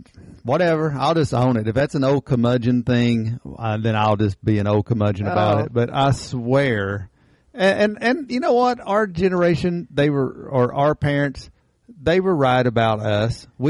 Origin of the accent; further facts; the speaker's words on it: United States; because my competitive, being an American, I want to win in everything.